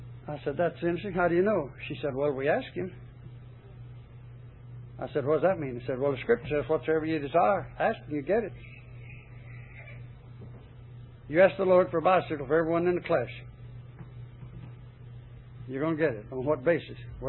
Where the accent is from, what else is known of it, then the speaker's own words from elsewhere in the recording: Chattanooga, Tennessee, United States; Where are you from? I said, Chattanooga.